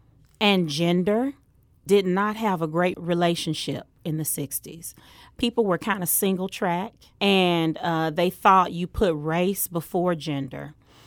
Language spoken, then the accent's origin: English; Mississippi, United States; now in St. Louis, United States; I'm from Mississippi, and now I've taken the same trajectory up from Mississippi to St. Louis.